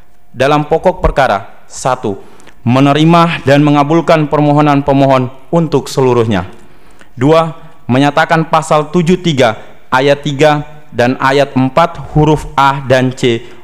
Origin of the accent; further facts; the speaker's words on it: Baubau, Southeast Sulawesi, Indonesia; also born or lived in Maluku Tenggara; Asal saya kalau dari nama dari Sulawesi Tenggara, lahirnya di Maluku Tenggara, Pulau G.